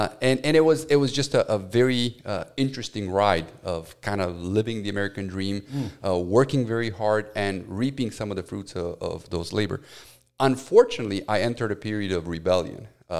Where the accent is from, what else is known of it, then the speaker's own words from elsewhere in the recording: Romania; So I was born and raised in Romania in the dark days of communism.